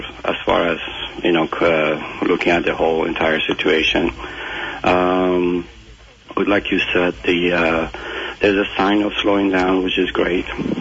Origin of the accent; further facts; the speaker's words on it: Iran; life was not bad. I mean, it was a very civilized, industrial country in the beginning, and very educated people with good education.